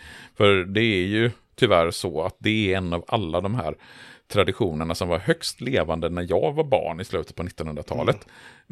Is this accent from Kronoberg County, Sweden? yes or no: no; Borås, Västra Götaland County, Sweden; för jag vet att när jag växte upp i Borås på 1980-talet så hade vi ju alltid påskeld i vårat bostadsområde i Borås.